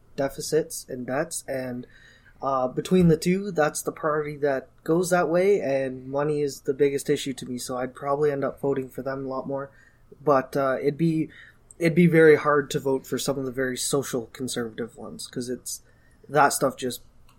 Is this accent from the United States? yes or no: no; London, Ontario, Canada; In my hometown, actually, in London, Ontario, I got to vote with a ranked ballot for the first time